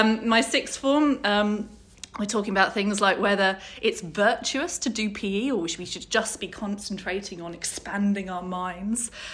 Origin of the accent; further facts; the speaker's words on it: South East England, United Kingdom; born there; also born or lived in Scotland; I was born in Kent. And I went to university in Scotland, which was as far away as I could get.